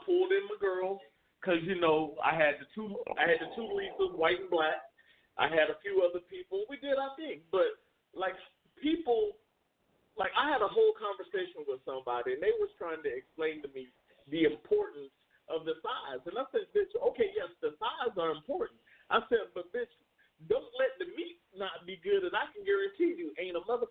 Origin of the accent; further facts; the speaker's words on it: the South, United States; That's just where I'm from. I'm from the South. I'm country.